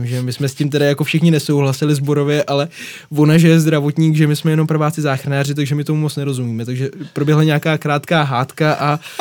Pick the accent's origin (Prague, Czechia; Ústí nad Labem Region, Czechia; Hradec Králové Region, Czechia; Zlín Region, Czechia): Prague, Czechia; já jsem jako původně Pražák a město mi už moc nevoní jako hory.